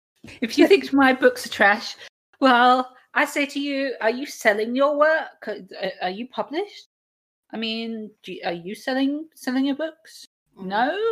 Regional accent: United Kingdom; Like, I'm a Brit, man. We take that shit seriously.

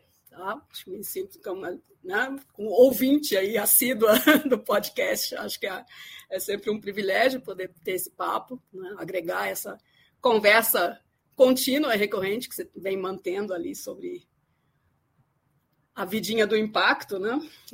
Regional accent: Germany; Portuguese is a second language; now in Brazil; mas eu sou alemã. Né? Tenho uma história longa aí de idas e vindas entre Brasil e Alemanha ao longo da minha vida, mas agora estou há 20 anos direto já aqui no Brasil.

